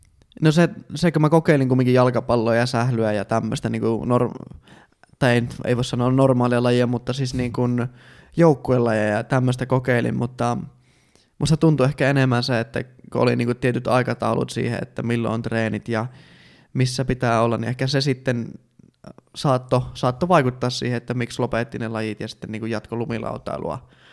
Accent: Iisalmi, North Savo, Finland; ensi kosketus oli itse asiassa ihan täällä kotikulmilla tuossa Palosvuorella Iisalmessa

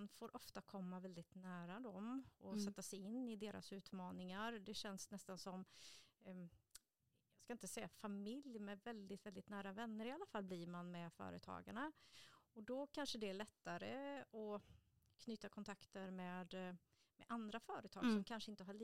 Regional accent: Vänersborg, Västra Götaland County, Sweden; moved away as an adult; also born or lived in Alingsås; Jag är en tjej som är född och uppvuxen i Vänersborg, men som flyttade därifrån i 25-årsåldern och hamnade i Alingsås.

